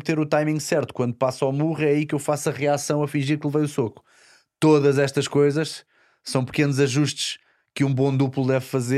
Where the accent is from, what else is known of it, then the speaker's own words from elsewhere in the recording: Portugal; Enquanto nós, nos somos portugueses